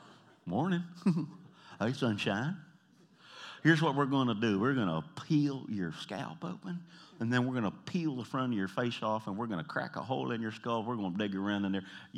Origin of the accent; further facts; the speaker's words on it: the South, United States; accent: Southern twang; Now, I'm from the South, man. When I get tired and my accent comes out and I get a little twangy